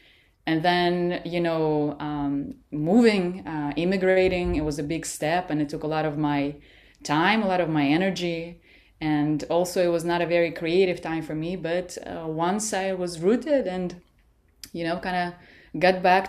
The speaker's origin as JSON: {"language": "English", "country": "Russia", "tie": "born or raised there", "moved": "yes", "lives_now": "United States", "said": "Yeah, so I was born and raised in Russia. I spent a majority of my life in Russia until I moved to the States. And I think maybe closer to half of my life I spent here in the United States of America."}